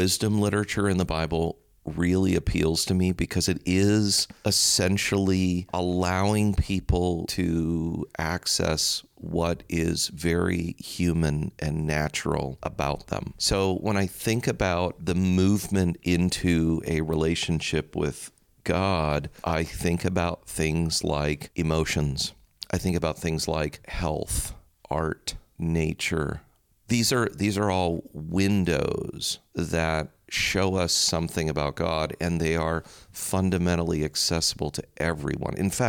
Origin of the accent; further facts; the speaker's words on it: Gardena, California, United States; also born or lived in Redondo Beach; Born and raised here. I was born in Inglewood Sentinel Hospital, raised in first in Redondo Beach. And then my parents bought a house in Gardena. And so I grew up in Gardena.